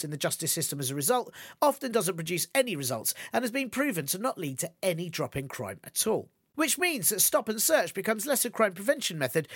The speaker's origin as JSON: {"language": "English", "region": "London", "country": "United Kingdom", "tie": "born or raised there", "said": "Where I grew up in North London"}